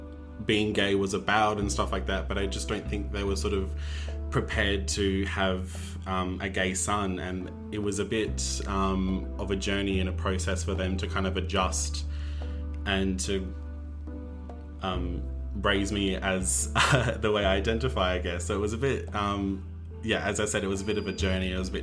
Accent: Adelaide, South Australia, Australia; 24 years old and I identify as a queer or gay male. Oh, I was born in Adelaide and grew up there as well. I lived in Salisbury Downs for most of my life before moving closer to Modbury. And yeah, I've never really lived out of the state before.

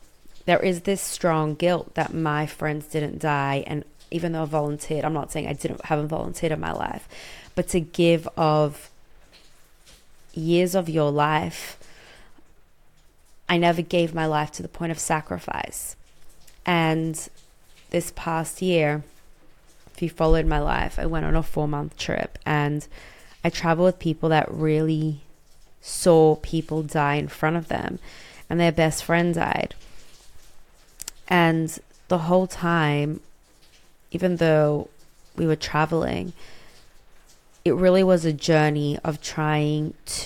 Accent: Sydney, New South Wales, Australia; I grew up in Sydney

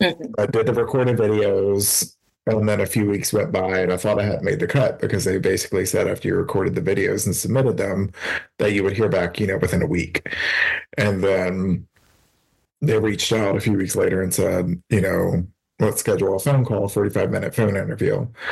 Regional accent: Austin, Texas, United States; from Austin, Texas

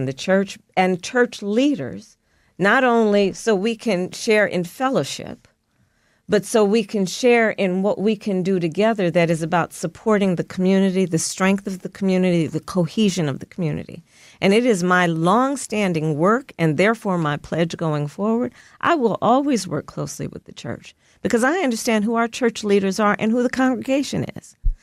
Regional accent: Oakland, California, United States; I grew up in the Black church. I grew up attending 23rd Avenue Church of God in Oakland, California.

